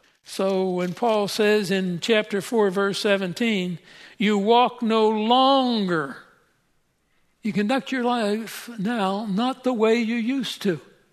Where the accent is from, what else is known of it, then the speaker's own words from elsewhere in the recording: Pennsylvania, United States; Now, I'm from Pennsylvania. And we have Amish country there in Lancaster, Pennsylvania.